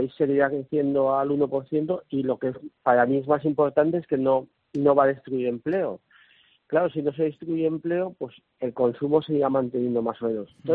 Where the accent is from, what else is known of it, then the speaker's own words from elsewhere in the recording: Valencian Community, Spain; Yo, por supuesto, como valenciano y como empresa familiar y como además que quiero mi tierra